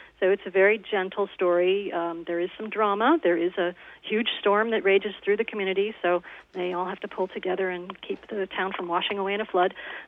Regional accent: New York, United States; also born or lived in South Florida; You know that I grew up in New York, but I also lived in South Florida for 25 years before I came to California.

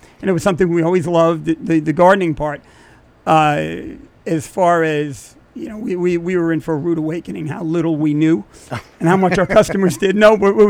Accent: Sag Harbor, New York, United States; also born or lived in Boston; I grew up in Sag Harbor. I lived in Boston. We met, worked for this company, and then eventually we moved back to Sag Harbor.

